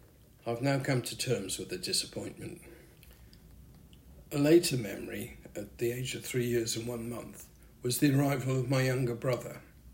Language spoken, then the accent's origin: English; Wales, United Kingdom; Although I grew up in Wales, I believe that many of the experiences would be common to people of a similar age in other parts of the country